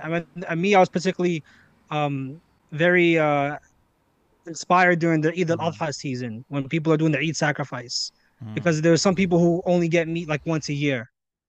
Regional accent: New York, United States; They liked that I was from New York.

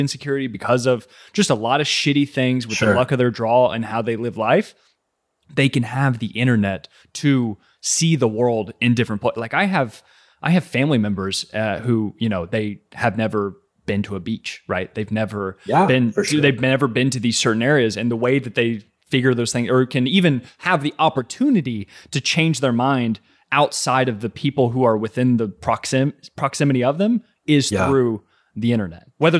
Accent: Kentucky, United States; moved away as an adult; now in New York City, United States; me growing up in Kentucky for 25 years and then moving to New York City last year

